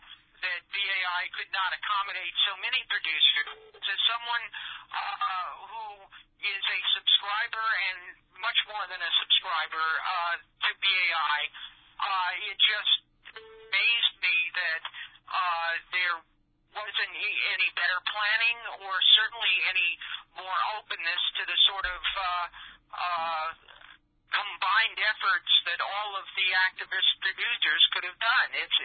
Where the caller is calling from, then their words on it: Woodstock, New York, United States; I'm calling from Woodstock